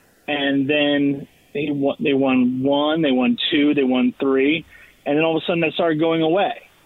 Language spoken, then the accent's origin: English; New York, United States; now in Washington, United States; I grew up on Long Island. I was born for my father, a Yankees fan, and now I'm a Nats fan because I live here in D.C.